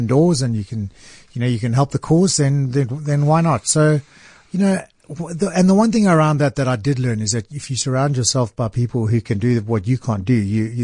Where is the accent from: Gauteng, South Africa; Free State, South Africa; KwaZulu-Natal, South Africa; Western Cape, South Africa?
Western Cape, South Africa; Cape Town; we grew up in Cape Town in a, you know, we were three boys and my parents in a small three bedroom house.